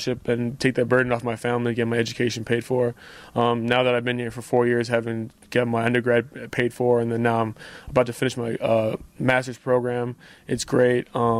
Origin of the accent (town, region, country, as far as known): Montreal, Quebec, Canada; born or raised there; now in United States